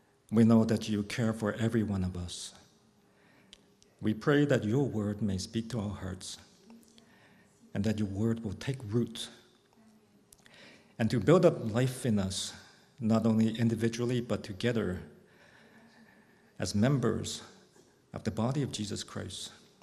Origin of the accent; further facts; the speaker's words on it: Montreal, Quebec, Canada; born there; also born or lived in Toronto; I was born in Montreal. And when we left for Hong Kong, that was my very first time to leave North America.